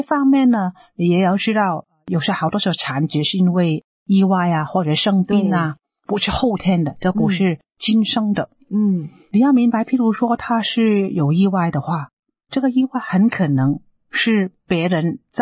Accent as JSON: {"language": "Chinese", "country": "China", "said": "我们中国人看轮回就是前世的问题"}